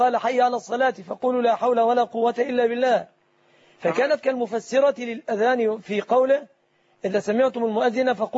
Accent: Egypt; في بلادنا مصر

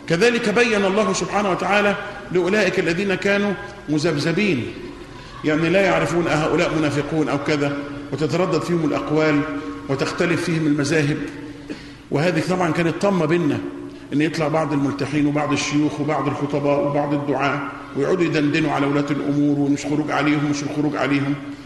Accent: Egypt; كمسلمين وليس كمصريين، لأننا مسلمين قبل أن نكون مصريين.

